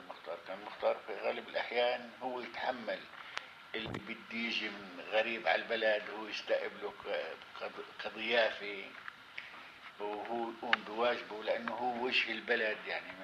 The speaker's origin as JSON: {"language": "Arabic", "town": "Al-Sumayriyya", "country": "Palestine", "tie": "born or raised there", "moved": "as an adult", "said": "بلدتنا اسمها سمرية أضاء عكا، من مواليد 1924. عشت في المخترة شي سنتين مش أكتر في البلد قبل خروجنا."}